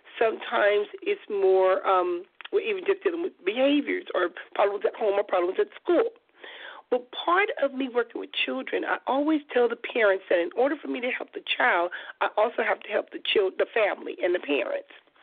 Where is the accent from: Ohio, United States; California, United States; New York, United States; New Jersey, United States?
California, United States; Compton; I remember we were kids growing up in Compton, my mother used to use Dr. Tishman for everything